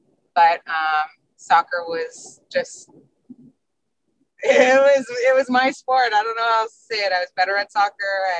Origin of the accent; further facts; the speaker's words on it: Canada; now in United States; I grew up in Canada, you know, I'm new to the U.S.